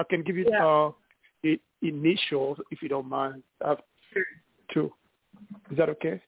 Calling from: New York City, New York, United States; I'm calling from New York City, and I'm trying to stay away from the noise.

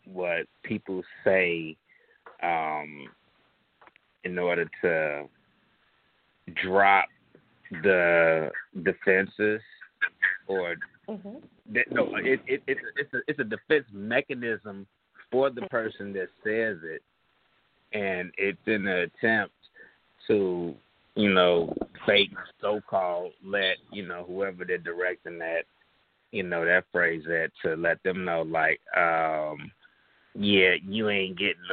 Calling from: Chicago, Illinois, United States; Mm-hmm, Chicago. Chi-town, Windy City, no doubt.

